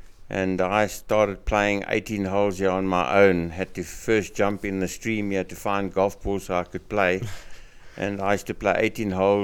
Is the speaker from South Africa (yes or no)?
yes; Modderfontein, Gauteng, South Africa; born there; I mean, I was born here in Modafinteen, and I was born in Lakeside, 1953.